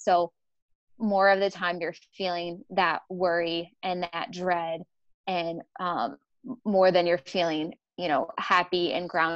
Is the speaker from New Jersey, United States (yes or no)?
no; New York, United States; now in Rochester, United States; So I'm from Northern New York originally, an hour north of Syracuse. And then for the past 11 years, I've been in Rochester. I came here after college and I've been here ever since.